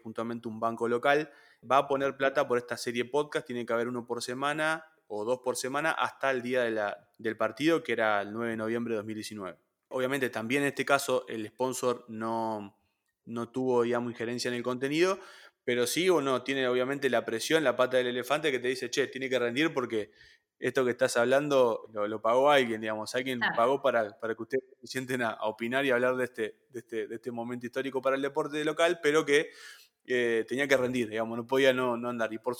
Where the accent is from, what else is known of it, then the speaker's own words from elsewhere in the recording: Santa Fe, Argentina; Si yo te hablo como santafesino